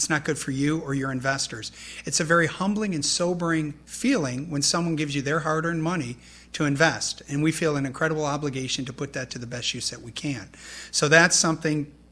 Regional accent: Chicago, Illinois, United States; now in Colorado, United States; Indeed. I'm originally from Chicago. My wife, Lynn, and I are both from there. We now live in Colorado, but that is home for us.

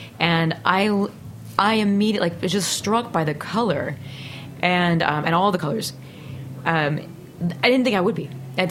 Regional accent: Peoria, Illinois, United States; I grew up in Peoria, Illinois.

